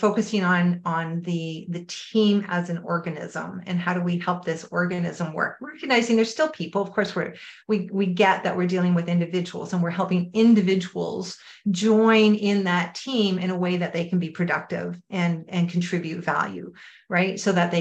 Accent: Vancouver, British Columbia, Canada; also born or lived in California; But COVID moved me to my hometown to be closer to my family. And so I'm up here in Vancouver, British Columbia, which is, I'm Canadian, but my business is in the US.

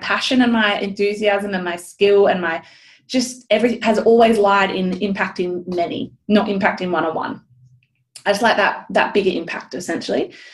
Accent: Australia; This is all Australian numbers. I'm not US, I'm Australian.

